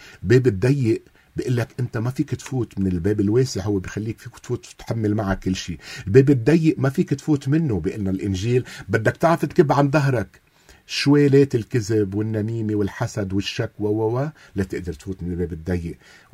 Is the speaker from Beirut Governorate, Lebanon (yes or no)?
no; Beqaa, Lebanon; هو بيكون مثلا من الشمال انا من البقاع